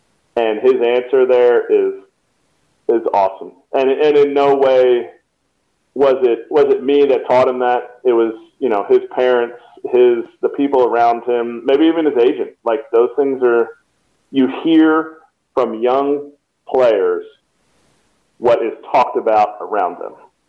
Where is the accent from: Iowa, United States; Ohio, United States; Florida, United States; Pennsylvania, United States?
Pennsylvania, United States; Telford; my hometown of Telford, Pennsylvania